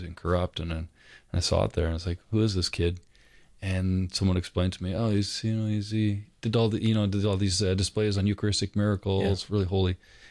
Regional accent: Iowa, United States; We had lots of skunks around us where I grew up in Iowa, but they do stink, so you don't want to get

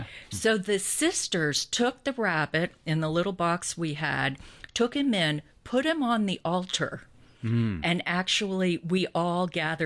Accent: West Virginia, United States; No, I grew up in West Virginia.

